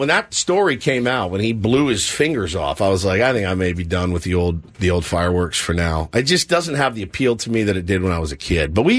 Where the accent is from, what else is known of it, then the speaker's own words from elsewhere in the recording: Texas, United States; Where I grew up in Texas, I mean, Ben, I was like 8 in the backyard, like, watch this. Like, it was just a part of my youth.